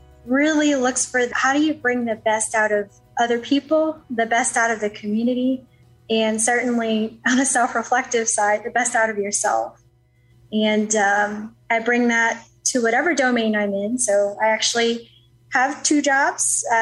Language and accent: English; New Orleans, Louisiana, United States; moved away; Originally New Orleans.